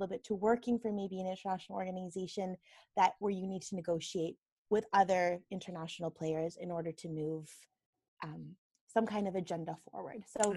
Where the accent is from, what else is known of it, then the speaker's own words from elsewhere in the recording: Canada; So I'm Canadian.